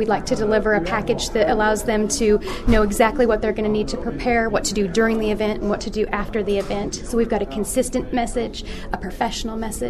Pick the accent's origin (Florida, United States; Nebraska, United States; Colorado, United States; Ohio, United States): Colorado, United States; Denver; I am from the Denver area, and I work for the American National Cattlewomen